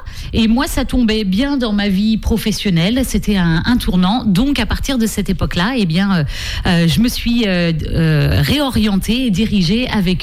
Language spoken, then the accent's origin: French; Saint-Hilaire, Pays de la Loire, France; also born or lived in Challans; nous on est des maraîchins pure souche. Hein. Donc moi j'ai grandi à Saint-Hilaire, je suis née à Chaland, grandi à Saint-Hilaire